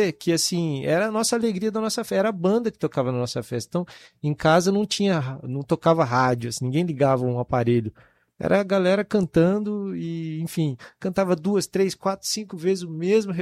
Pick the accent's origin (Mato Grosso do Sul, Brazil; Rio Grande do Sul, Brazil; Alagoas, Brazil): Mato Grosso do Sul, Brazil; Ribas do Rio Pardo; E aí, lá em Ribas do Rio Pardo, foi a cidade onde eu cresci.